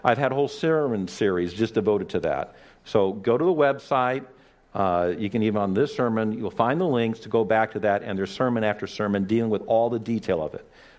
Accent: California, United States; Growing up in California, you constantly get these warnings.

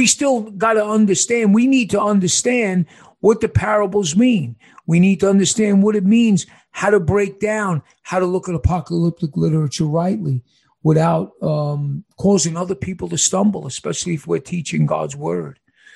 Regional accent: New York, United States; I'm from New York. I like to talk.

